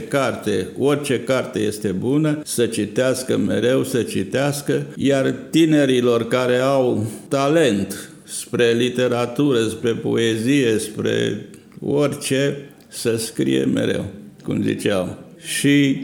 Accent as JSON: {"language": "Romanian", "town": "Târgu Jiu", "region": "Gorj County", "country": "Romania", "tie": "born or raised there", "said": "Fiind născut la țară, eu sunt de loc din Târgu Jiu, de lângă Târgu Jiu, și am crescut acolo. E foarte frumos la țară"}